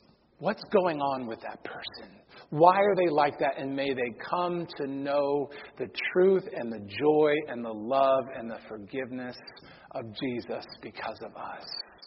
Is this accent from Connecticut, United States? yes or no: yes; Connecticut, United States; I always remember that as a kid, because every kid in Connecticut, growing up in Connecticut, knows the story of Nathan Hale.